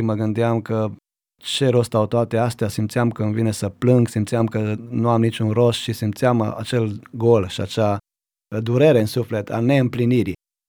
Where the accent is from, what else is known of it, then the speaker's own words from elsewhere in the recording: Uivar, Timiș County, Romania; la Uivar, satul meu natal.